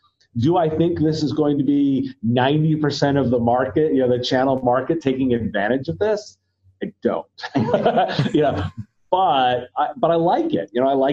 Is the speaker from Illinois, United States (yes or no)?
no; Washington, District of Columbia, United States; I'd be remiss if I didn't say I'm from the Washington, D.C. area.